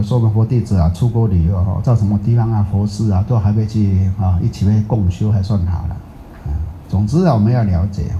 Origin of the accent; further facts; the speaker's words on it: Taiwan; 以前我们乡下是这样呢。50年前，我们台湾的乡下刚崩坏的乡下都这样呢。